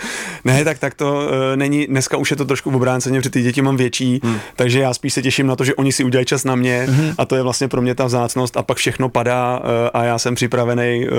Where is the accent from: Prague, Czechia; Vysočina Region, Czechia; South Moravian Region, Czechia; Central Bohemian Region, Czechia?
Central Bohemian Region, Czechia; Kladno; já vlastně pocházím z Kladna, takže od malinka hokej